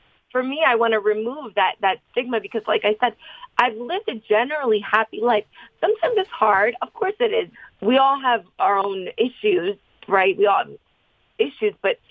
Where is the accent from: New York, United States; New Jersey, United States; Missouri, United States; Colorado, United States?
New Jersey, United States; because like me, I'm from Jersey. I'm sort of, I can be a bitch, but I'm also, you know, a Sicilian, very maternal, loving, nice woman.